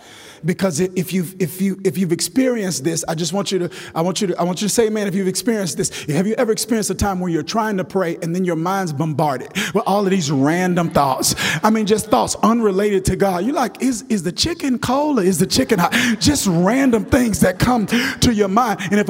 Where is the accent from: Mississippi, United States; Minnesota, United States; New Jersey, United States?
Mississippi, United States; Kilmichael; And I grew up in Kilmichael, Mississippi, and they would say it like this, pressure bust a pipe.